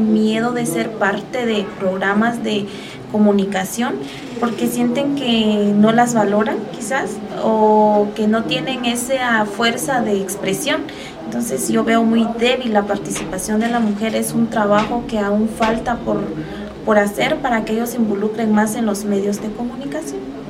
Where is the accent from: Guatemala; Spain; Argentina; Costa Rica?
Guatemala; San Ildefonso Ixtahuacán, Huehuetenango; soy originaria de San Ildefonso, Iztahuacán, y acá hago locución